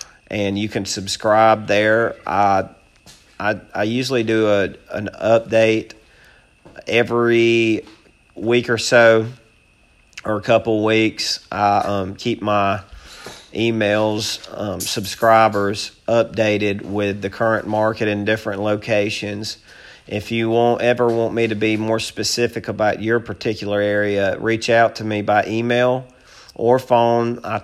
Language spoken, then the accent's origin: English; Oxford, Alabama, United States; now in Daphne, United States; I live in Daphne, Alabama. I'm from Oxford, Alabama. I'm from the Oxford Anniston, Alabama, if you know where that is. I grew up about an hour northeast, more east than north of Birmingham